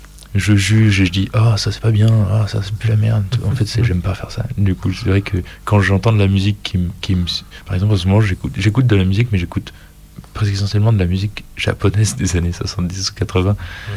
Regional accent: France; En fait je suis français quoi, et il y a ce truc, mon cerveau il tourne en français toute la vie

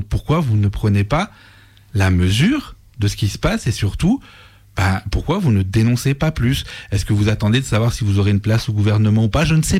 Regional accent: France; on a une action directe, nous, parce qu'on est français.

